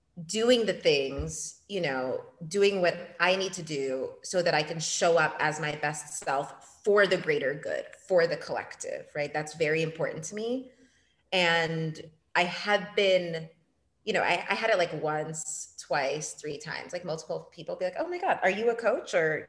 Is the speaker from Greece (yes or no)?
no; Ethiopia; also born or lived in Portugal; now in Cabo Verde; I had never lived here full time. I grew up in Portugal. I was born in Portugal, grew up mostly in Ethiopia, a little bit in Portugal, and I'm half Mozambican, half Cape Verdean. I am what they call a TCK, a third culture kid.